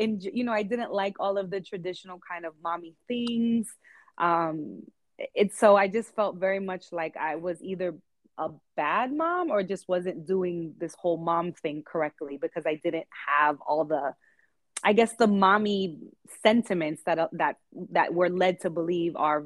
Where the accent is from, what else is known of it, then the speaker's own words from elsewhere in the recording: United States; my heritage and my cultural upbringing was very Latin, but I grew up here in the United States.